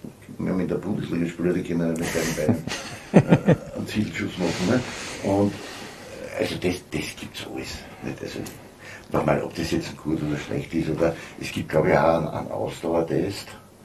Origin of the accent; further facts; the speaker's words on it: Austria; Ich muss ja auch fairerweise sagen, die Trainerausbildung bei uns in Österreich, die ist wirklich in Ordnung, das ist gut.